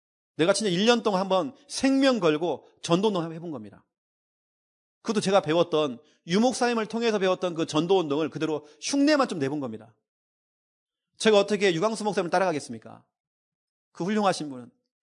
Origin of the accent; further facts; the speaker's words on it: Jeonju, North Jeolla, South Korea; 저는 전라북도 전주 사람입니다. 그런 제가 경상도에 가서 교회를 딱 개척하는데